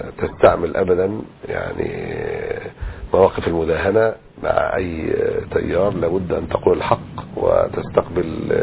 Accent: Alexandria, Alexandria Governorate, Egypt; قيادات كتيرة جدا عندنا في الإسكندرية وفي غيرها

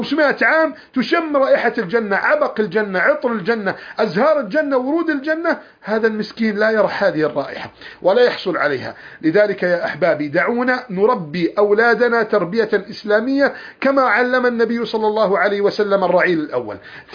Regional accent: Egypt; وكنت أتمنى لو كنت موجودا الآن في مصر، لكن إن شاء الله إذا بدأ الطيران يرجع سأرجع إلى مصر

